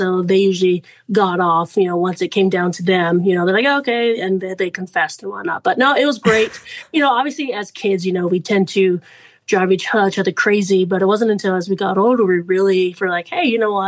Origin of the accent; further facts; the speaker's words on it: Hawaii, United States; moved away as an adult; even growing up in Hawaii, you know, it's so expensive out there.